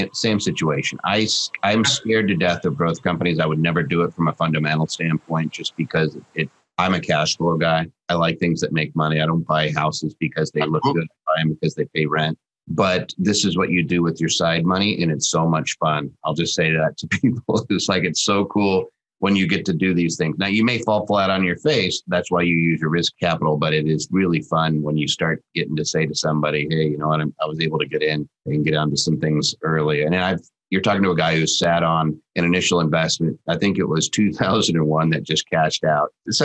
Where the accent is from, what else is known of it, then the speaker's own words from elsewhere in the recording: Philadelphia, Pennsylvania, United States; now in Seattle, United States; I grew up in Philadelphia. Some people know that, some people don't.